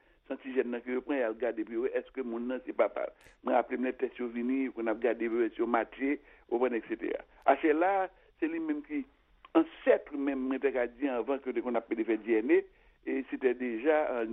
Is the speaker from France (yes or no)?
no; Haiti; c'est pas nous même seulement en tant qu'haïtien qui bah ça est arrivé.